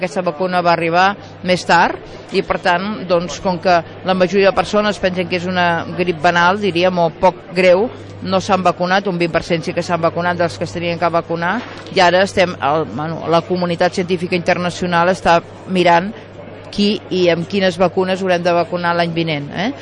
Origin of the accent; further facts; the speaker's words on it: Sant Gregori, Catalonia, Spain; Les Planes, jo saben que sóc de Sant Gregori, de forma part dels meus paisatges totalment, i de casa meva